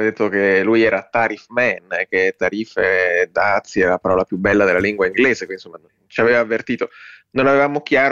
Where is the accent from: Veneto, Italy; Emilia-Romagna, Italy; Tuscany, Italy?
Emilia-Romagna, Italy; Modena; io vengo appunto da Modena, lì c'è la Packaging Valley